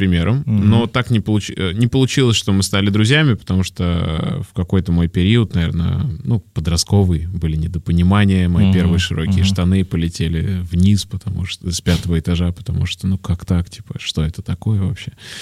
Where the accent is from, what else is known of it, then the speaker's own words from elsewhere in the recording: Moscow, Russia; мое детство в Москве